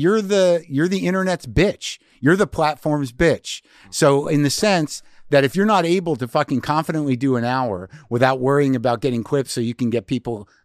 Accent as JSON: {"language": "English", "region": "New Mexico", "country": "United States", "tie": "born or raised there", "said": "I grew up in New Mexico, dude. So I had to."}